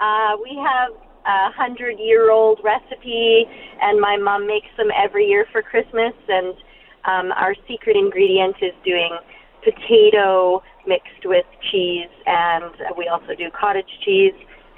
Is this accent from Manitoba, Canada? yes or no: yes; Manitoba, Canada; No, all of my family's from Saskatchewan, except for me. I'm from Manitoba.